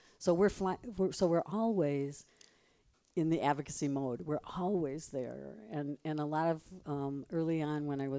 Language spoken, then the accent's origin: English; Dell Rapids, South Dakota, United States; I grew up in Del Rapids, so we didn't have a big arts program back when I was in high school.